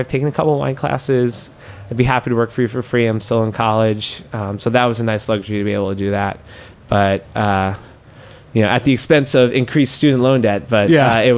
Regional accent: Queens, New York, United States; I grew up in Queens and then went to NYU. And when you grow up in Queens, you're, you know, you're part, at least where I came from in Queens, it feels very much like you're from Queens

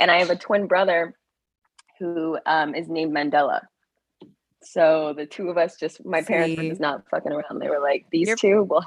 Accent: Iowa, United States; So for like 10, 15 years, I grew up in Iowa.

